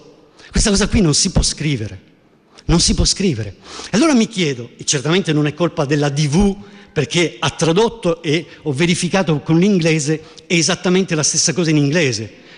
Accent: Sicily, Italy; sicuramente è venuto fuori da buon siciliano

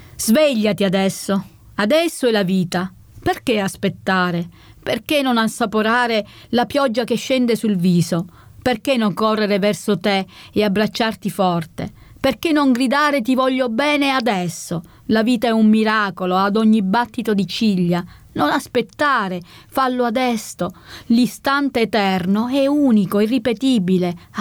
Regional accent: Sicily, Italy; poi per noi che siamo siciliani quando vediamo l'acqua è come il toro quando vede un drappo rosso

